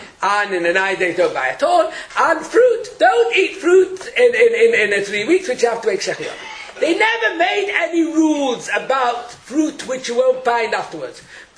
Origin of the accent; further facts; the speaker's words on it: Israel; I come from Eretz Yisrael. I learned in Jewish grammar school, but I've forgotten everything.